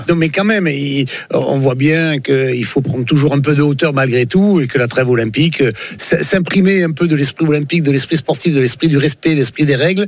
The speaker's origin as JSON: {"language": "French", "region": "Provence-Alpes-Côte d'Azur", "country": "France", "said": "On n'est pas les Pacaïens, nous. On est des Provençaux, des Alpins, des Azuréens. On est des Sudistes, mais on n'est pas les Pacaïens."}